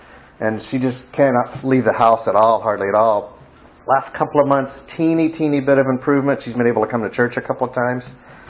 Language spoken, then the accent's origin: English; Atlanta, Georgia, United States; A little bit about myself. I was raised in the South and from Atlanta.